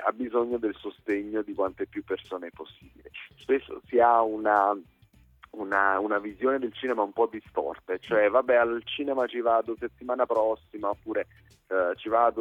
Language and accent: Italian; Castellammare di Stabia, Campania, Italy; Io sono campano di Napoli, esattamente di Castellammare di Stabia.